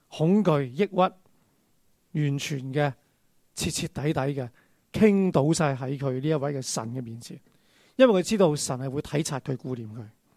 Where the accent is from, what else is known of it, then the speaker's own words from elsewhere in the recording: China; 我们中国人就很明白一起吃饭是什么意思